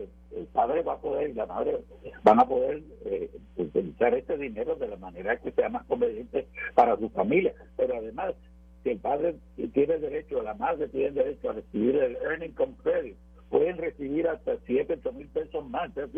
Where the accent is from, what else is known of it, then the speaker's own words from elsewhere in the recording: Puerto Rico; la Corte Suprema decide que los puertorriqueños somos nacionales americanos, aunque no fuéramos ciudadanos.